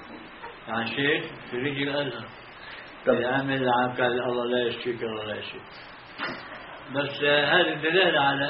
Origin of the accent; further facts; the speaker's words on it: Hebron, West Bank, Palestine; من القدس أنا من الخليل من القدس